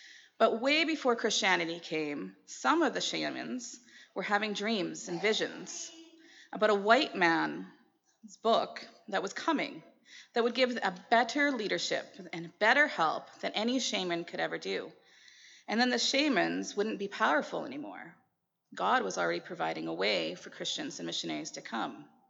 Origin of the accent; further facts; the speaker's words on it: Assiniboia, Saskatchewan, Canada; And we have found freedom growing up in Assiniboia as kids, then following Jesus and coming up to Saskatoon for schooling.